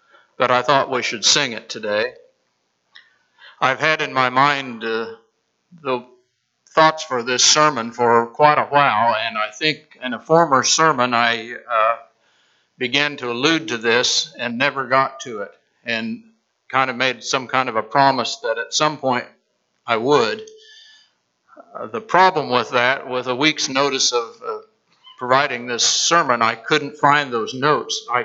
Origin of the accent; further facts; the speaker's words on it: Lamoni, Iowa, United States; most all of you know by this point that I grew up in Lamoni